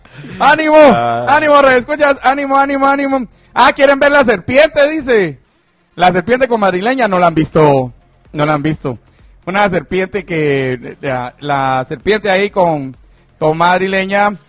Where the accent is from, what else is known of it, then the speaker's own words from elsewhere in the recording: Jutiapa, Guatemala; una persona que iba para Jutiapa, de regreso a mi tierra